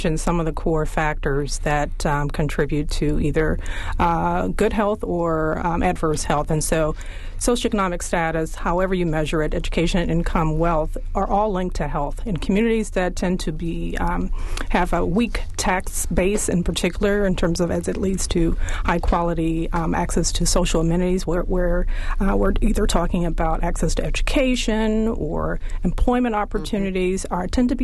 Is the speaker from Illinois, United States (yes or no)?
yes; Chicago, Illinois, United States; now in Baltimore, United States; I grew up in Chicago, and a lot of the things that were reported in Milwaukee are comparable to Chicago